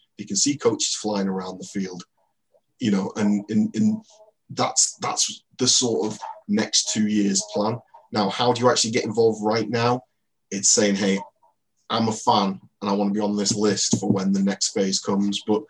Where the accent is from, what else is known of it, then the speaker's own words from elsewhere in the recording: St Helens, North West England, United Kingdom; So I grew up in St. Helens playing rugby league